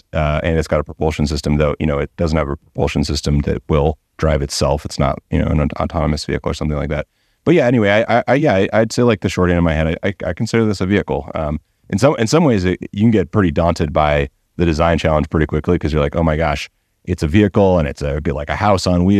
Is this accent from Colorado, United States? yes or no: yes; Colorado, United States; I grew up in Colorado. I'm a kind of native Coloradan, and love Colorado.